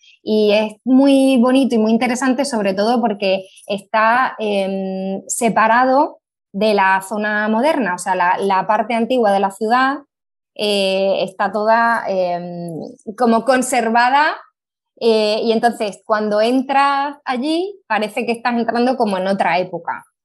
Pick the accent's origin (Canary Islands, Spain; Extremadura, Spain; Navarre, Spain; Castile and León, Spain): Extremadura, Spain; Cáceres; yo soy de Cáceres, ¿no? Por eso pues siempre hablo muy bien, me gusta hablar muy bien de mi ciudad y de mi provincia.